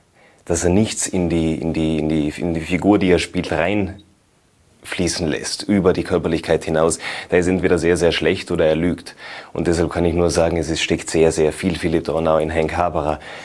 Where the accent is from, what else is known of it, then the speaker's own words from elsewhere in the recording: Tyrol, Austria; Generell als Tiroler Schauspieler, als junger Tiroler Schauspieler bei den Volksschauspielen mitzuwirken, ist eine große Freude und eine große Ehre.